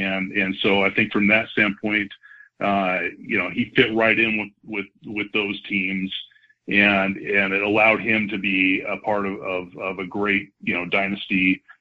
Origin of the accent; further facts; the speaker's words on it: Oakland, California, United States; born there; I was born in Oakland in October of 1968, which was their first year in Oakland.